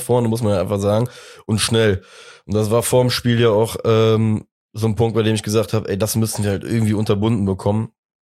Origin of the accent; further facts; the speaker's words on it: Cologne, North Rhine-Westphalia, Germany; Klar, und als Kölner dann beim Derby halt vielleicht auf der Bank zu sitzen